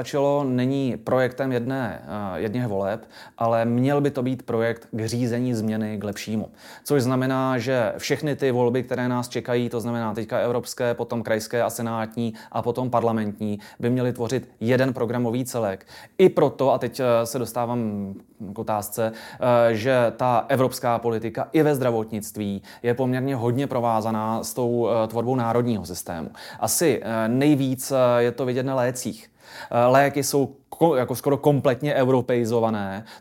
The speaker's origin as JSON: {"language": "Czech", "town": "Chomutov", "region": "Ústí nad Labem Region", "country": "Czechia", "said": "Já jsem Krušnohorec, já jsem z Chomutova a tam z těch vesniček nahoře je to mnohem blíž do Německa než k nám."}